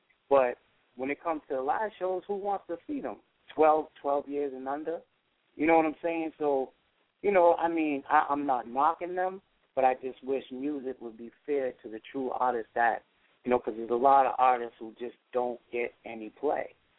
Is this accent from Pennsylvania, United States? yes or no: no; Boston, Massachusetts, United States; I know I'm from Boston, so all